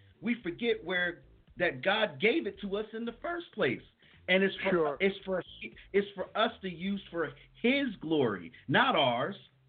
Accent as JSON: {"language": "English", "region": "New Jersey", "country": "United States", "tie": "born or raised there", "said": "I'm from Central Jersey, from where Jersey City is located, Irvington, Plainfield, New Jersey, in Central Jersey. That's where I'm located"}